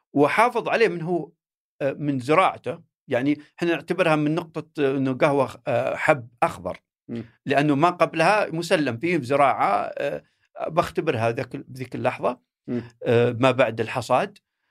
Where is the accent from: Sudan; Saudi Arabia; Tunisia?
Saudi Arabia; هي بدأت عندنا في السعودية يمكن 2012-13